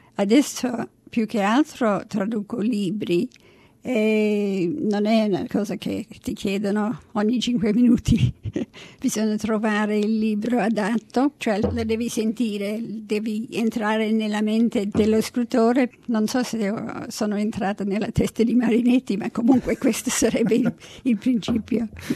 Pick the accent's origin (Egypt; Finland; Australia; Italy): Australia; Melbourne, Victoria; io sono cresciuta a Melbourne.